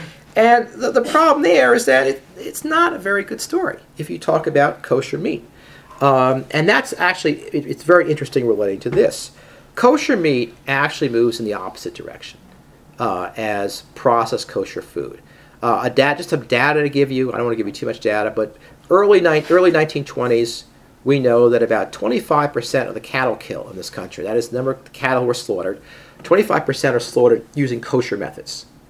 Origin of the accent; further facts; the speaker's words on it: New York City, New York, United States; I remember growing up in the Upper West Side, this neighborhood, 82nd West End Avenue, there were kosher butchers all over the place